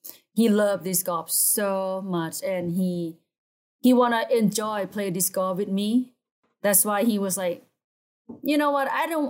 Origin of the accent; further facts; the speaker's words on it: Laos; English is a second language; So I'm from Laos and my whole family is still over there.